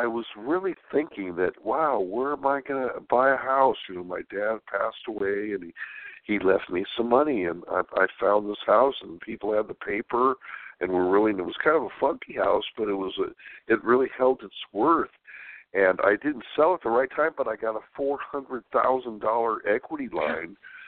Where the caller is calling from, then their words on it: California, United States; from California.